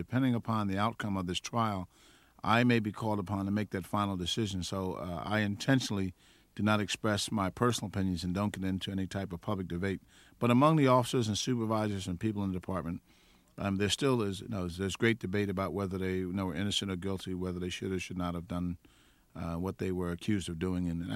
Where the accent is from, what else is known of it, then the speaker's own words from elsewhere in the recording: Philadelphia, Pennsylvania, United States; I grew up in West Philadelphia, out near 56 and Girard Avenue, 56 and Alfred Avenue. I'm the oldest of seven children.